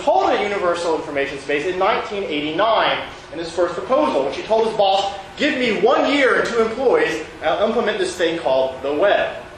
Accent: Edinburgh, Scotland, United Kingdom; I'm from Edinburgh

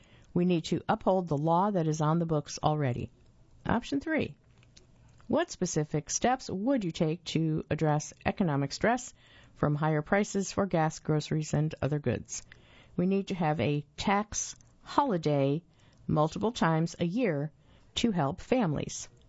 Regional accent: Greensboro, North Carolina, United States; I was born and raised in Greensboro before joining the Marines

